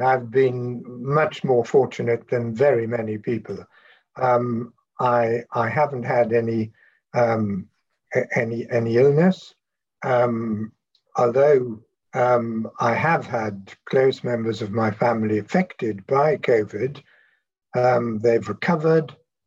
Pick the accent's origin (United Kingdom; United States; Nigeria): United Kingdom; Wales; I grew up in South Wales in a very solidly Labour stronghold.